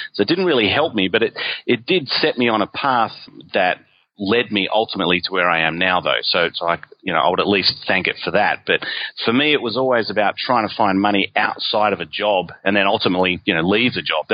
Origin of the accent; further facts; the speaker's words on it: Perth, Western Australia, Australia; now in Gold Coast, Australia; I'm originally from Perth, but now I live in the Gold Coast in Queensland.